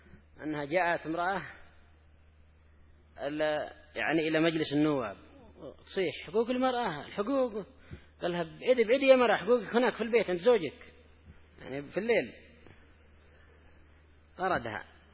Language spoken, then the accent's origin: Arabic; Yemen; ومن فضل الله عندنا في اليمن، يعني لما كانوا قبائل